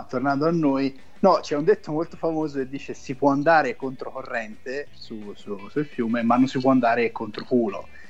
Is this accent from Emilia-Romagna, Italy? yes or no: no; Tuscany, Italy; c'è un detto molto famoso dalle mie parti, visto che siamo gente di fiume, che c'è un fiume qui, c'è un fiume vicino